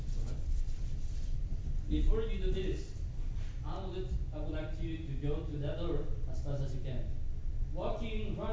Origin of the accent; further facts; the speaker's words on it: Bolivia; accent: Bolivian; English is a second language; First of all, put a lot of attention, you know, to my Bolivian accent.